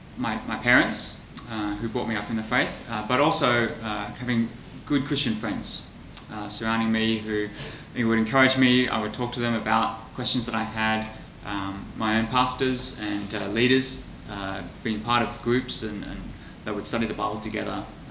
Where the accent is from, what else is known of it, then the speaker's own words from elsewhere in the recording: Australia; accent: Australian; also born or lived in United Kingdom; now in Hong Kong; My parents are from Hong Kong, but I was born in the UK and I grew up in Australia. Now I'm back in Hong Kong.